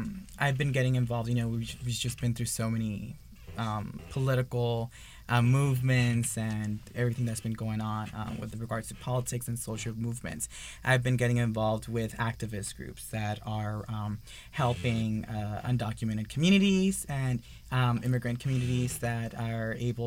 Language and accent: English; North Hollywood, California, United States; I'm originally from San Fernando Valley. I grew up in North Hollywood. Went to North Hollywood High.